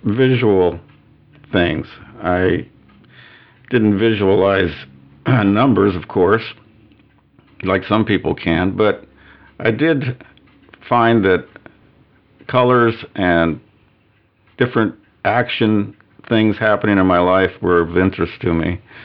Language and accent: English; Inglewood, California, United States; also born or lived in Hollywood; yes, born in Hollywood, started my first few years of growing up in Englewood, California.